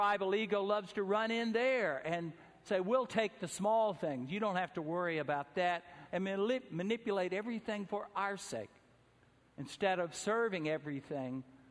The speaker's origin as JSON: {"language": "English", "town": "Atlanta", "region": "Georgia", "country": "United States", "tie": "born or raised there", "said": "Growing up in Atlanta, I heard the same story. I never heard it from my family, and I never heard it from my church"}